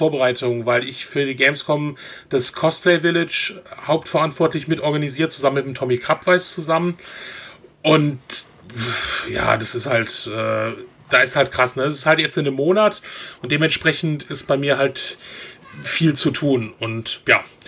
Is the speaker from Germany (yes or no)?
yes; North Rhine-Westphalia, Germany; bin halt quer durch Deutschland immer wegen Jobs gereist, also ich komme eigentlich aus NRW